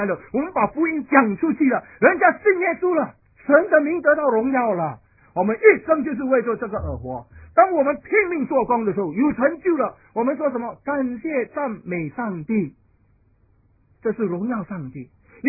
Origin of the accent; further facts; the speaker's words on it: China; 我们中国人做东西不能够进去的，敲进去的，管它，不会说拿出来再磨一下，没有。